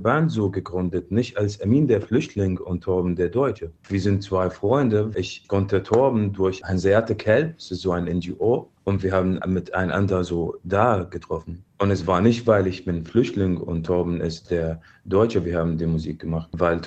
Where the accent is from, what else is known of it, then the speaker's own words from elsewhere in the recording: Syria; German is a second language; now in Germany; Ich komme aus Syrien, wir haben einen Krieg.